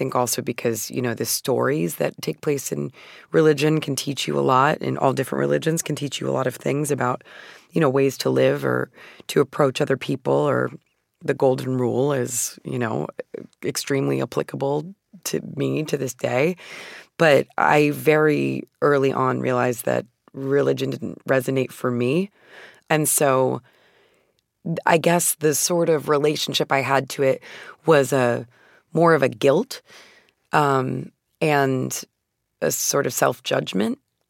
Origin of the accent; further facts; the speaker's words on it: Phoenix, Arizona, United States; I'm from Phoenix, Arizona, and I was born in 1988, so the majority of my childhood took place in the 90s.